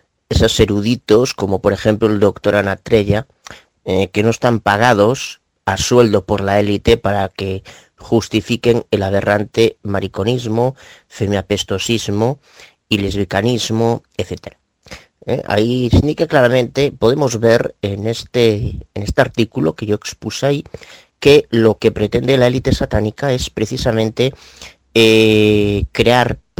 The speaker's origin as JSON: {"language": "Spanish", "town": "Vigo", "region": "Galicia", "country": "Spain", "said": "Yo soy gallego, aquí de Vigo."}